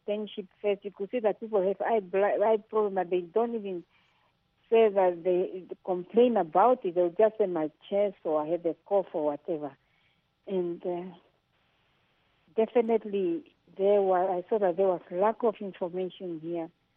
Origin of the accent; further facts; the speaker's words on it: Namibia; also born or lived in India; And the conditions definitely were just like at home. And that's why when I came back from India, coming back to Namibia, it wasn't really difficult to adapt.